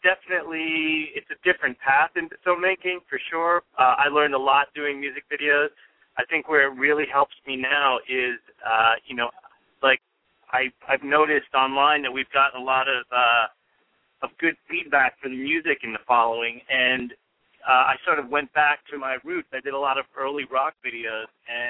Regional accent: Queens, New York, United States; I grew up here. I grew up in Queens

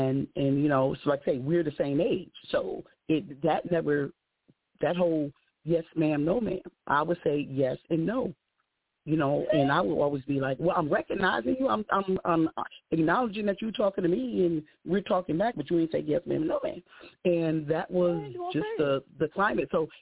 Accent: Connecticut, United States; But that is because I grew up in Connecticut.

